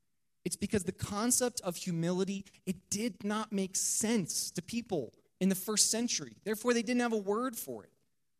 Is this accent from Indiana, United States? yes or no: yes; Fort Wayne, Indiana, United States; I am from Indiana. I am from Fort Wayne, Indiana. I'm from a suburb of Fort Wayne, Indiana, and it is predominantly white, upper middle class.